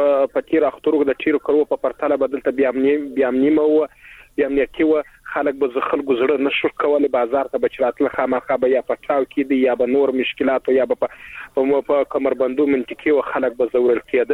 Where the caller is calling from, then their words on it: Helmand, Afghanistan; د هلمند لړۍ کې وله ده